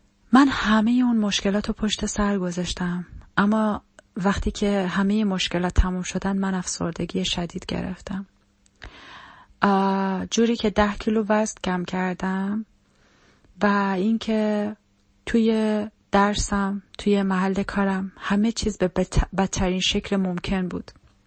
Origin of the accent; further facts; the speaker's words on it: Iran; moved away as an adult; یه دختر به سن 24 سالگی از ایران گذاشتم اومدم توی یه کشور اروپایی